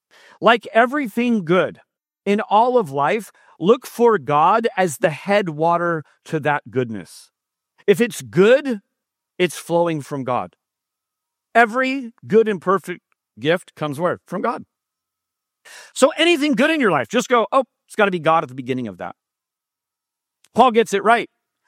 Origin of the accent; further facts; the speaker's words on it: San Jose, California, United States; I'm born and raised in San Jose. This is my hometown.